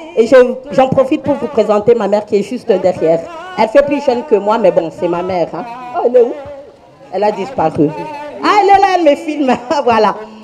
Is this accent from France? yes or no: no; Bukavu, South Kivu, DR Congo; now in Belgium; Parce que je suis née à Bukavu, j'ai grandi à Bukavu et j'ai vécu la guerre de 96. Et en 2098, quand il y a eu une deuxième guerre, c'est comme ça qu'on a émigré en Belgique.